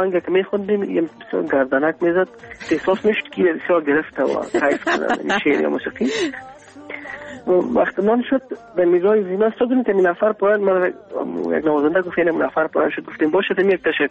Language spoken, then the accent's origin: Persian; Afghanistan; از افغانستان هستم